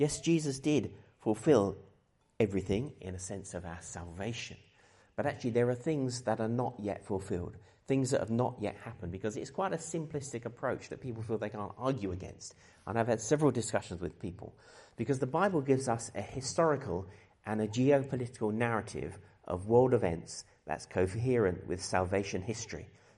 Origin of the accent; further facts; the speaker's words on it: Dartford, South East England, United Kingdom; We're from the Dartford area.